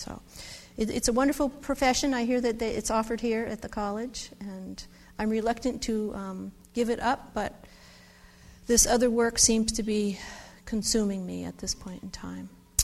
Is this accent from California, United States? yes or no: no; Vermont, United States; also born or lived in New York; I was born in New York near the Catholic Worker Farm, Peter Marn Farm. He was the co-founder of the movement along with Dorothy Day. And my parents moved to Vermont in 1957. And I have grown up there.